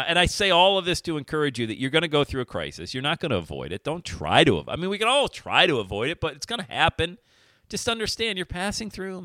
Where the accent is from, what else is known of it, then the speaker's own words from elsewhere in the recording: Bradford, Pennsylvania, United States; also born or lived in Loveland, Ohio; my hometown of Bradford, PA, my adopted hometown of Loveland, Ohio